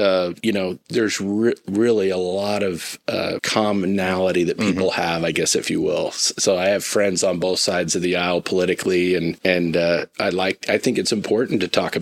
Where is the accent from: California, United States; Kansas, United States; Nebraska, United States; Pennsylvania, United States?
Kansas, United States; Fort Scott; my mom was the first female Chamber of Commerce president back in 1991 in my hometown, Fort Scott, where we grew up.